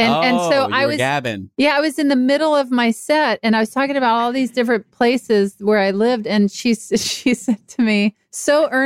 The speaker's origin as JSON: {"language": "English", "region": "Mississippi", "country": "United States", "tie": "born there", "also_born_or_lived": "Texas", "said": "I was born in Mississippi. And then later on in my set, I was talking about how I lived in Texas."}